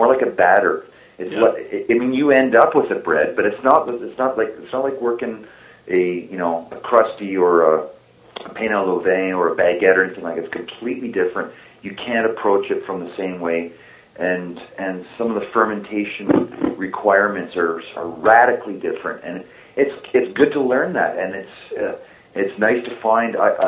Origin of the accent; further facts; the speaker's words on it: Toronto, Ontario, Canada; He's a Quebecois, and I'm a Maudit Anglais, right? I'm from Toronto